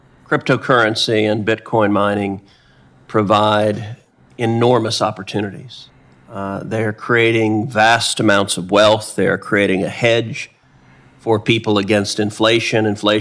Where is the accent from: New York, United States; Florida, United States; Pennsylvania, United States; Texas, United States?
Texas, United States; I'm also particularly proud that my home state of Texas is becoming an oasis for the blockchain community